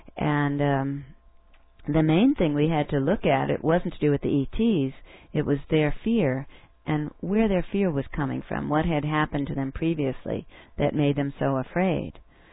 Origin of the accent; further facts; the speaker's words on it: New Jersey, United States; You know, my family, I grew up in New Jersey, and they were always trying to get me to swim.